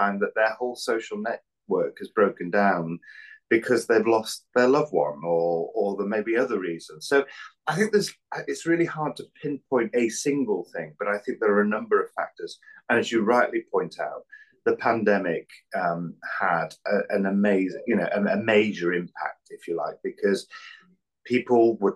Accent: Anglesey, Wales, United Kingdom; But I grew up on Anglesey in North Wales, quite, what's the word I'm looking for? It was, you know, it's a very rural area. It was back in the 80s.

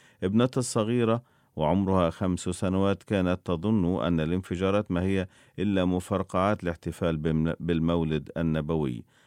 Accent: Sharqia Governorate, Egypt; عندما كنت صغيرا في ريف قريتنا بمحافظة الشرقية

